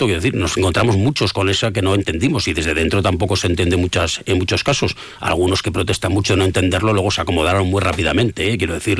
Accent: Navarre, Spain; Yo soy de Navarra y sé sufrir lo que es Bildu

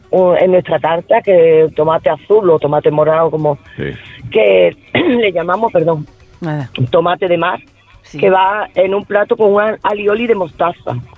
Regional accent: Montellano, Andalusia, Spain; Yo no soy de Grazalema, yo soy de un pueblo de Sevilla, de Montellano.

